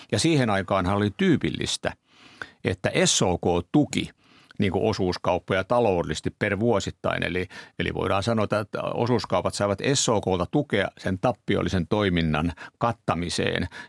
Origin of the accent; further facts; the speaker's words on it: Pirkanmaa, Finland; Ja siksi sanoisin, että olen pirkanmaalainen.